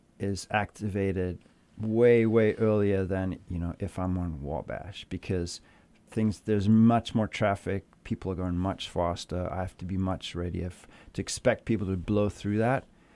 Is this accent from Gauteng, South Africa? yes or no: yes; Johannesburg, Gauteng, South Africa; I grew up in Johannesburg, and if you think traffic's crazy here, yeah, you have no idea.